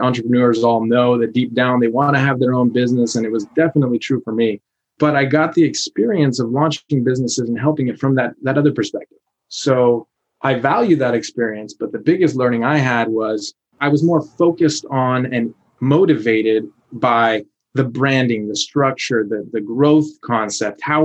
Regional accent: Los Angeles, California, United States; Oh, I'm from LA originally.

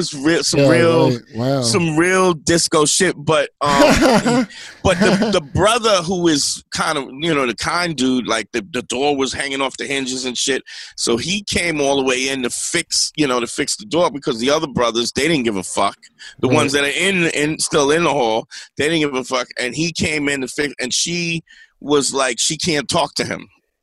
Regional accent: Brooklyn, New York, United States; I'm in Brooklyn. Yeah. They had a Kingdom Hall right in Crown Heights.

